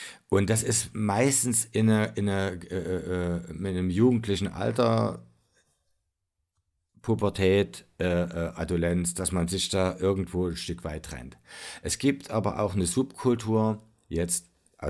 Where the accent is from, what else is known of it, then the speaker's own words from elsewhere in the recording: Leipzig, Saxony, Germany; In Leipzig habe ich mich gewehrt gegen die Verhältnisse, diese Umweltverschmutzung, diese diktatorischen Geschichten.